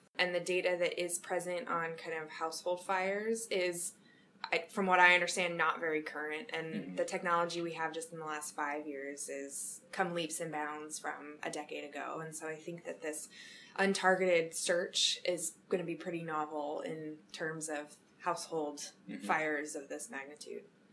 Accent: Sonoma, California, United States; I was born and raised in Sonoma, and so when this ash project came about, I jumped on board.

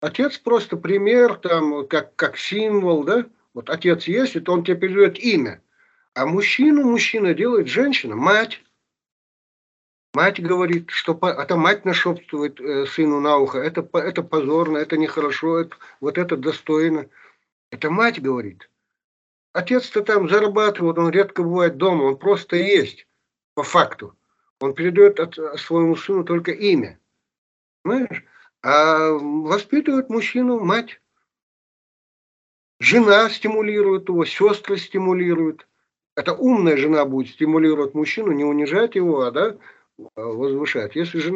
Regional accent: Kazakhstan; born there; Я вот родился в Казахстане в ссылке, да.

